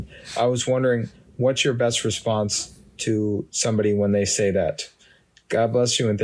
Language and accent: English; Bloomington, Minnesota, United States; Hey, Mr. Prager … I'm 34 years old, and I'm from Bloomington, Minnesota.